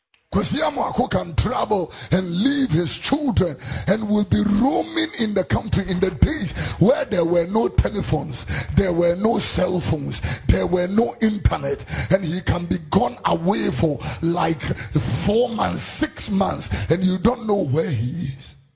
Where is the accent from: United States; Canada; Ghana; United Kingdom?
Ghana; For there are many churches in my hometown who will never receive certain men and women of God. Never. In their places. No matter what. The church in my hometown will never receive Dr. Otabel